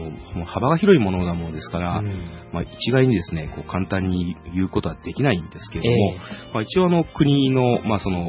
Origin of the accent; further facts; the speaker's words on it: Nagoya, Aichi, Japan; born there; はい、名古屋です。